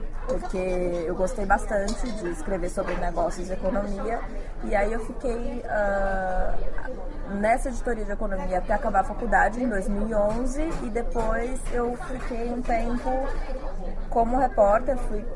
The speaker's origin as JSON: {"language": "Portuguese", "town": "São Bernardo do Campo", "region": "São Paulo", "country": "Brazil", "moved": "yes", "said": "Bom, eu vim de São Bernardo do Campo, e eu morava, eu morava em São Bernardo do Campo e eu trabalhava na capital, em São Paulo."}